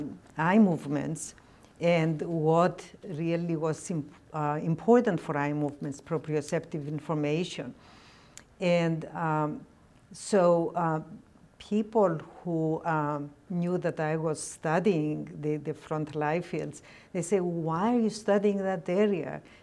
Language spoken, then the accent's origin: English; Cyprus; I came from Cyprus.